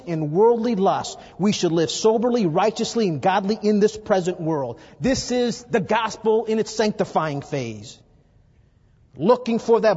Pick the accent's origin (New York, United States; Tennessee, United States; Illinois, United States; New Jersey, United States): Illinois, United States; Chicago; I come from Chicago, grew up in the ghettos of Chicago. And when I came to Bob Jones University, there was some speculation whether or not I would make it.